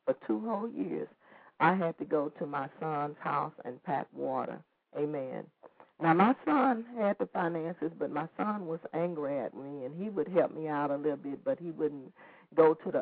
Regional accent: Texas, United States; I had lived in this, I'm from Texas, and I had lived in Texas. My mom left me a home.

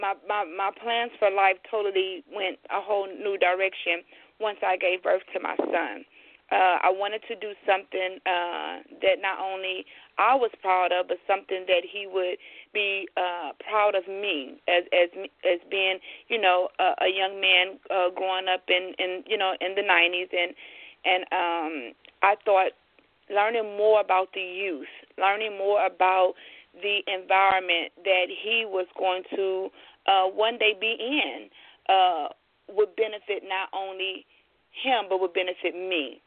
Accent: Louisiana, United States; You know, we're from Louisiana this way, so always hot and humidity coming. Nothing but heat. … like you guys told the listening audience. I am 43 years old.

